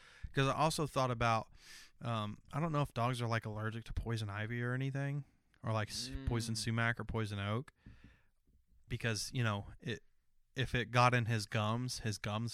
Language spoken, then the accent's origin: English; Tennessee, United States; Well, I grew up in Tennessee and my grandparents had a farm and we would go out there for weeks at a time as kids.